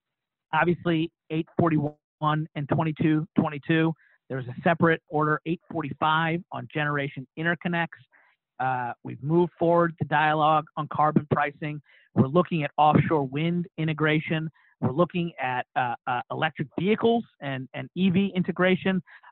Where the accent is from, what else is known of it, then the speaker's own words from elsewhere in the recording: Kentucky, United States; I was a Republican from Kentucky